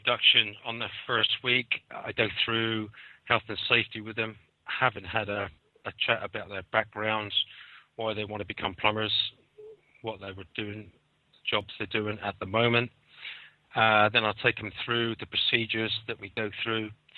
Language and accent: English; Southampton, South East England, United Kingdom; I am from Southampton.